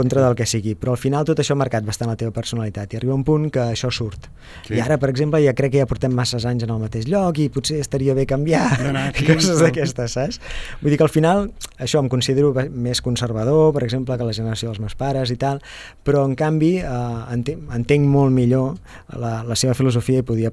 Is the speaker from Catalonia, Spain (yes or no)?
yes; Sabadell, Catalonia, Spain; born there; Jo vaig néixer a Sabadell i vam viure aquí una temporada, però després amb la família vam tenir una vida una mica nòmada, vam anar canviant de poble durant una temporada.